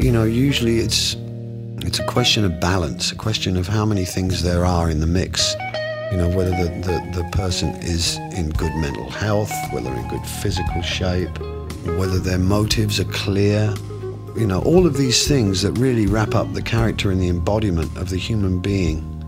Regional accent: England, United Kingdom; for me, I come from England, so my music is really an adopted music from another country.

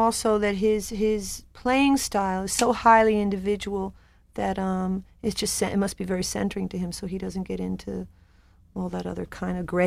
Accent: New York, United States; Well, the thing is, first of all, I'm from New York. I lived in New York for 14 years, and a lot of my friends were New York studio musicians that I just grew up

